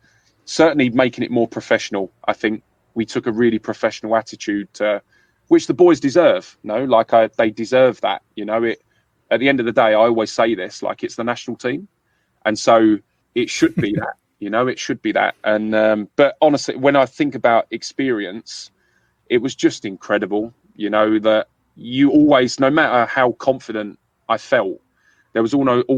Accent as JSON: {"language": "English", "region": "London", "country": "United Kingdom", "tie": "born or raised there", "accent": "London", "said": "Look, I grew up in London. I don't know how good you are with English accents, Andreas, but mine is a London accent. So I grew up in London."}